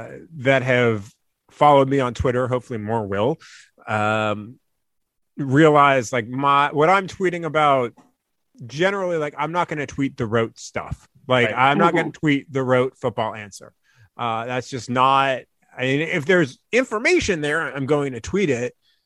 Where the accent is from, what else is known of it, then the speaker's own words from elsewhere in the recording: Northeast, United States; I'm from the Northeast and I can't even do it as well as you just did, which is highly embarrassing.